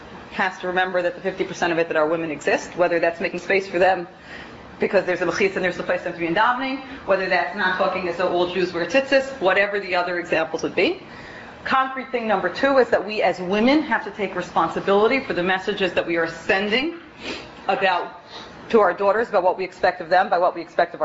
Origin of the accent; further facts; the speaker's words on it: Brooklyn, New York, United States; I grew up in the Black Hat, Yeshivish, whatever, Harid, whatever you want to call it, Brooklyn world.